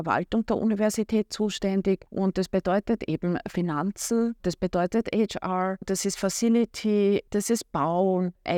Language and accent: German; Burgenland, Austria; moved away as an adult; now in Vienna, Austria; Man erkennt uns als Wienerin. Also ich bin eigentlich nicht in Wien geboren. Also ich bin Burgenländerin, bin in Burgenland aufgewachsen und dann klassisch mit 18 nach Wien gegangen. Jetzt mittlerweile wirklich eine überzeugte Wienerin.